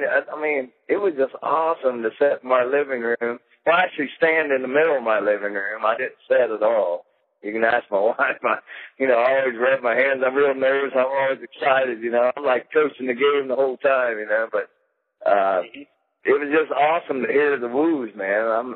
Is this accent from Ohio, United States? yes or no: yes; Colton, Ohio, United States; I grew up in Jackson County, which is Southern Ohio, a little town called Colton, Ohio, 600 people.